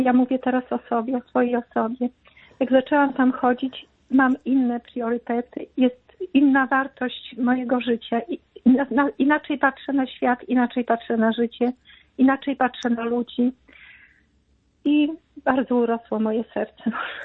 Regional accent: Białystok, Podlaskie Voivodeship, Poland; Jestem wolontariuszką w hospicjum. Jestem z Białegostoku.

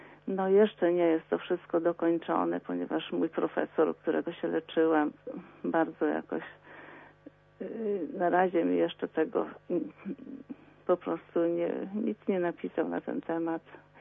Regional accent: Masovian Voivodeship, Poland; now in Warsaw, Poland; pochodzę jeszcze z Podlasia. Urodziłam się koło Sarnak. I potem liceum Prusa kończyłam w Siedlcach, a dalej to już w Warszawie jestem. Teraz jestem już na emeryturze.

